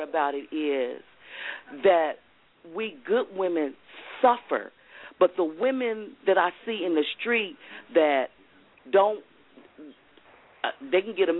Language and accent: English; Atlanta, Georgia, United States; I'm from Atlanta, Georgia.